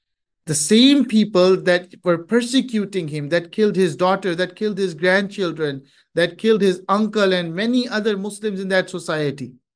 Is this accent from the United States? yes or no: no; Canada; I, growing up in Canada